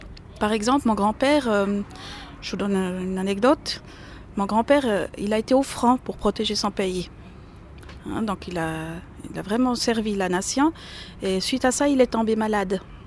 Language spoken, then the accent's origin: French; Schwyz, Switzerland; Alors, moi, j'ai deux origines. Je suis schwitzoise depuis je ne sais combien de générations, je crois, depuis le début que le canton il existe en fait.